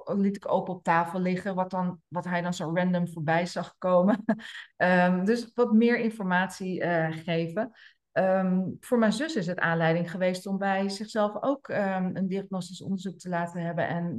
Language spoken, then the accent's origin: Dutch; Amsterdam, North Holland, Netherlands; we komen uit Amsterdam